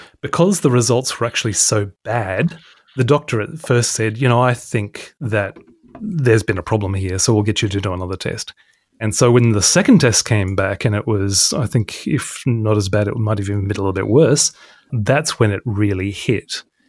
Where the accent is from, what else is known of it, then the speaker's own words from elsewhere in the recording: Australia; accent: slight English; I'd had a slight English accent because of being raised by two Brits, even though I was born in Australia.